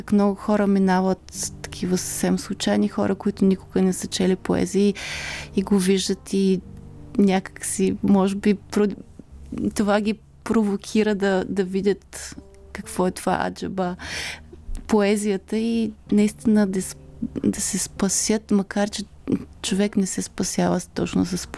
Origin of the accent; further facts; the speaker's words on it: Sliven, Sliven Province, Bulgaria; also born or lived in Ruse; израснала съм в Сливен и винаги съм се чувствала, когато съм опитали откъде си, съм казала, че съм от Сливен. Някак си не приемах дълго време Русе като роден град